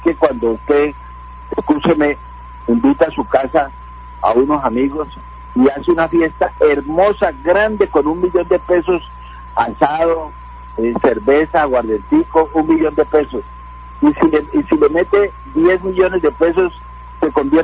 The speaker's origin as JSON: {"language": "Spanish", "town": "Cali", "region": "Valle del Cauca", "country": "Colombia", "said": "yo apoyo todo lo que sea deporte, pero como caleño tengo que protestar"}